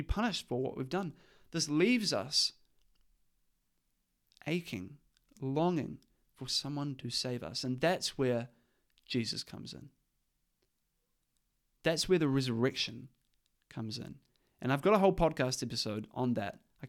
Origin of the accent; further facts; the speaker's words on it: Christchurch, Canterbury, New Zealand; If you're in Christchurch, my hometown, and you want to come and have a discussion with me or debate me or anything like